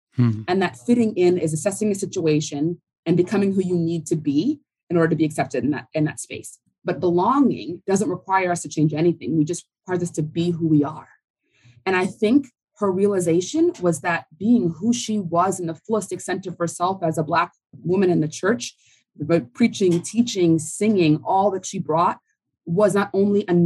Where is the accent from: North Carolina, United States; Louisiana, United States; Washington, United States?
Louisiana, United States; New Orleans; I'm from New Orleans, Louisiana.